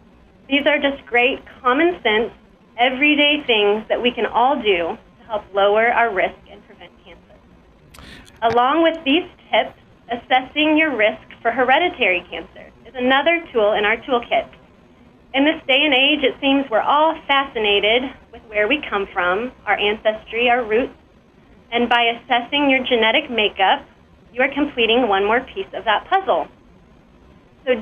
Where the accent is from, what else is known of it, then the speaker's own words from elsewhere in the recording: Fredonia, Kansas, United States; also born or lived in Joplin; I'm a nurse practitioner at Neodesha Family Medicine. I grew up in Fredonia, Kansas, and lived in the Joplin area for about 15 years.